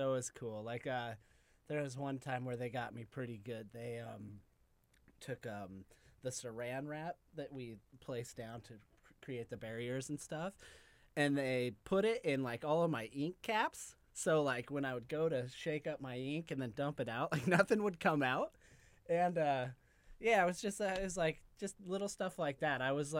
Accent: Colorado, United States; I almost signed up for the Denver Institute of Art because I'm originally from Colorado.

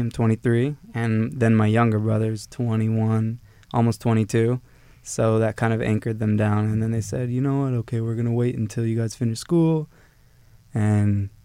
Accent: Los Angeles, California, United States; also born or lived in Israel; I was born and raised here in San Fernando Valley in Los Angeles.

